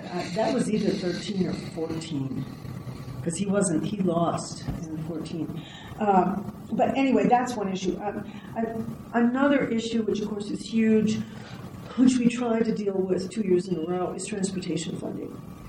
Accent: Colorado, United States; I don't have the votes because I'm from the Western Slope

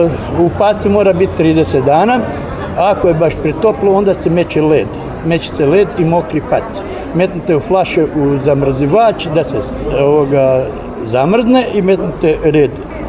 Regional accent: Posavina, Croatia; Ja nisam Slavonac, ja sam Posavac.

